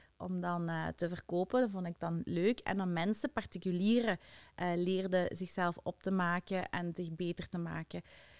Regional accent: Tongeren, Limburg, Belgium; now in Pelt, Belgium; Ik ben van Tongeren, daar zeggen ze dan ook zo. Ja. Ik denk hier in Pelt zeggen ze dat ook nog

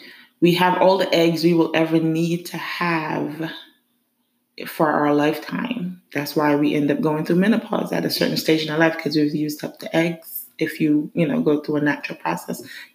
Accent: Barbados; because I grew up in Barbados

